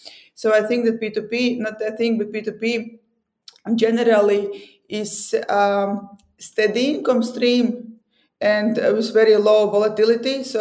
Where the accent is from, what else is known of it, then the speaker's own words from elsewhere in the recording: Latvia; English is a second language; I'm from Latvia, the same as the company.